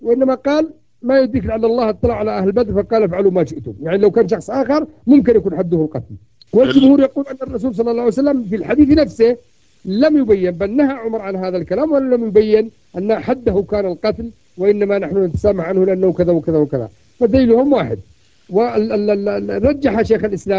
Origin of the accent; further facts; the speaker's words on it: Yemen; في جبلة عندنا في اليمن